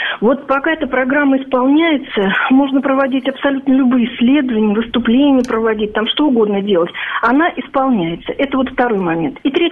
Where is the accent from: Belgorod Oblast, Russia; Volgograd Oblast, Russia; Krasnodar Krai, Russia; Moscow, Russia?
Moscow, Russia; Я коренная москвичка